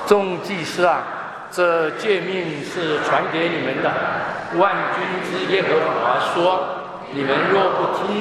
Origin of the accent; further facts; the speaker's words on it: Meizhou, Guangdong, China; 我是广东人，不会讲广东话。我是梅州啊，客家。客家人